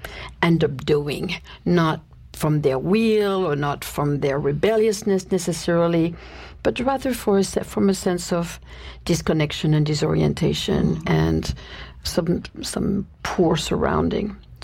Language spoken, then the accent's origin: English; Paris, Île-de-France, France; moved away as an adult; I was born and raised in Paris, France, and spent my youth there until I was 19